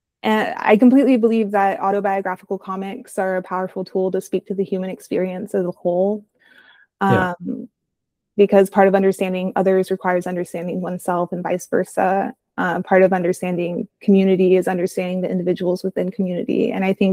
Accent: Midland, United States; growing up in Midland, it's like, if you're wearing boots with like jewels on them, everyone's going to judge you

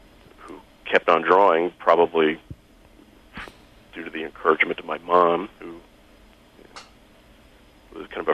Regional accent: Queens, New York, United States; Well, I'm from Queens, New York. I was born in 1964, which makes me 43.

